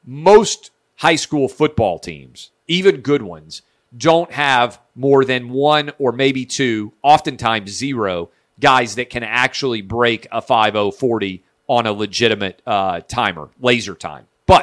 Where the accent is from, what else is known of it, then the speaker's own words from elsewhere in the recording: Southern United States, United States; I'm a Southerner, that's to be expected.